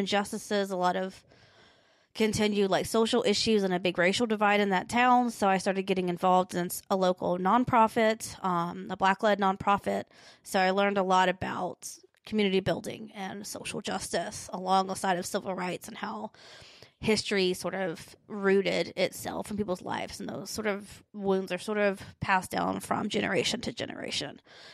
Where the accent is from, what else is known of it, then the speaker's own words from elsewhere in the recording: Alabama, United States; I am born and raised in Alabama, spent most of my life here. So I was raised in the middle of nowhere, Alabama. It was literally not a town, raised up in the middle of woods, and lived it pretty isolated.